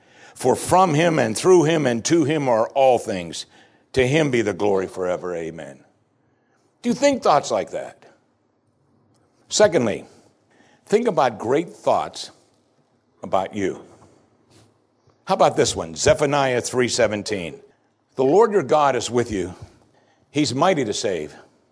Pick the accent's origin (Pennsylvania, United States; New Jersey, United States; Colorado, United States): Pennsylvania, United States; We were in all kinds of snows when I grew up in Pennsylvania.